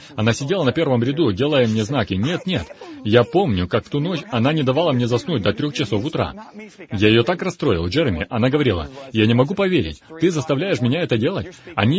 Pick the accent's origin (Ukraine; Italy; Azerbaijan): Italy; Мы оба итальянцы, мы оба импульсивные, мы родом из Средиземноморья.